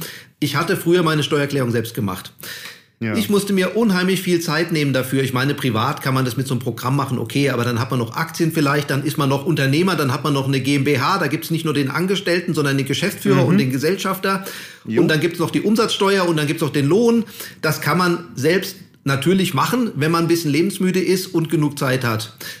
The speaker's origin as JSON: {"language": "German", "region": "Hesse", "country": "Germany", "said": "Ich komme ja hier aus Hessen."}